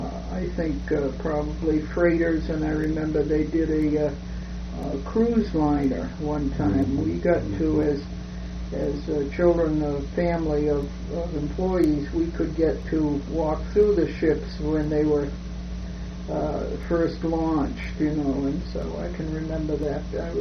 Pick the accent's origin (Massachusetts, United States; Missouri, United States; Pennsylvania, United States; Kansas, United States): Massachusetts, United States; Quincy; I grew up in Quincy. I went to the public schools through the eighth grade, and then I transferred to a private school for girls, Woodward School for Girls.